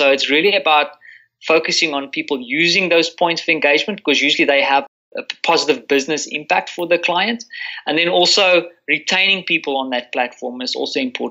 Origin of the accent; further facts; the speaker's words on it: South Africa; now in Warsaw, Poland; I'm a South African currently working in Warsaw, Poland.